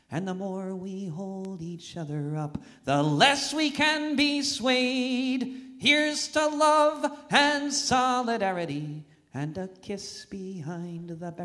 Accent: Boston, Massachusetts, United States; So it's going to be a great time for my hometown in Boston.

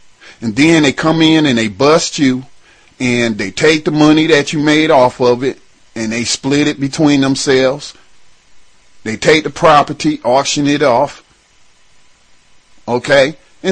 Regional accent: North Carolina, United States; also born or lived in Detroit, Michigan; For those that know me, y'all know I grew up in Detroit as a young man, all the way up till I was 12 years old, and then we came back home to North Carolina, where all my people live.

